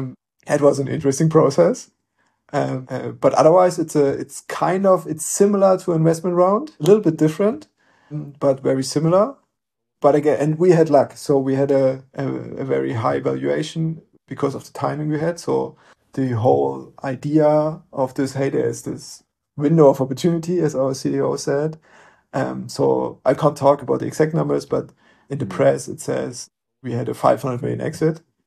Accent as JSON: {"language": "English", "town": "Dresden", "region": "Saxony", "country": "Germany", "said": "And because I'm from Dresden"}